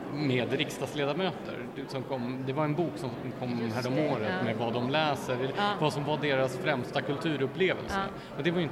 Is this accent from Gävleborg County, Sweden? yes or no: yes; Gävle, Gävleborg County, Sweden; Länsmuseet i Gävle då, där jag växte upp